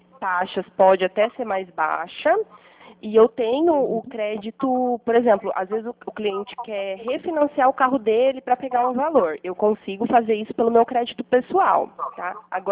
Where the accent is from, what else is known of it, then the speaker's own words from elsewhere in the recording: Pirassununga, São Paulo, Brazil; eu sou de Pirassununga também